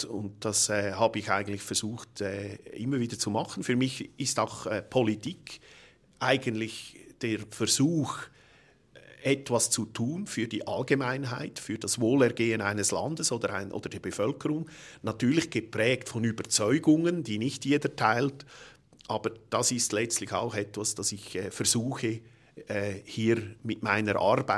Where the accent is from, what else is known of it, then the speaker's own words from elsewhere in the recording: Ruswil, Lucerne, Switzerland; ich stamme aus Ruswil, das ist im Kanton Luzern eigentlich der Ort, wo die katholisch-konservative Bewegung entstanden ist, die heutige Mitte.